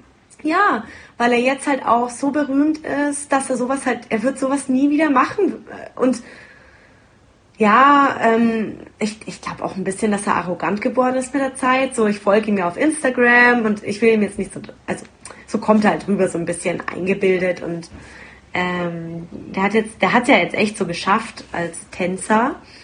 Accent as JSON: {"language": "German", "town": "Nuremberg", "region": "Bavaria", "country": "Germany", "tie": "born or raised there", "said": "in meiner Heimatstadt in Nürnberg"}